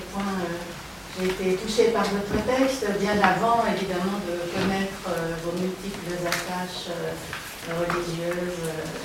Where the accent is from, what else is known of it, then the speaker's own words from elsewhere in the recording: Switzerland; Je suis touchée en tant que juive, je suis touchée en tant que suisse aussi